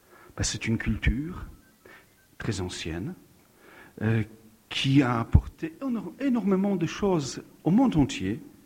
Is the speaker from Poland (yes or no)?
yes; northern Poland, Poland; born there; French is a second language; Et je suis né en Pologne, au nord de Pologne. J'ai travaillé aussi quelques années dans mon pays d'origine.